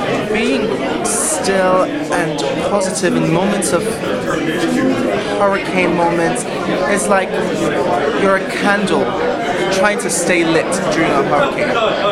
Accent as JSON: {"language": "English", "country": "Sierra Leone", "tie": "born there", "said": "No, I was born in Sierra Leone, West Africa."}